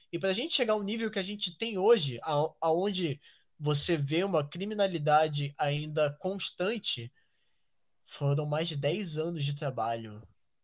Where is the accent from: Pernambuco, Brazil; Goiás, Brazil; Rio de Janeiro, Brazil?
Rio de Janeiro, Brazil; Búzios; eu nasci no Rio. Minha mãe, ela morava no Morro da Mineira. Viemos para Búzios.